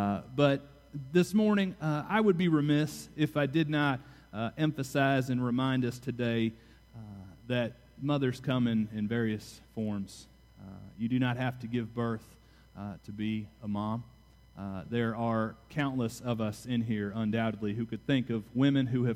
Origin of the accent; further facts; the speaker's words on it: Louisville, Kentucky, United States; At my home church, growing up in Louisville, every Mother's Day and Father's Day, it was the tradition and the custom to have three mothers come and to share what it meant to be a mom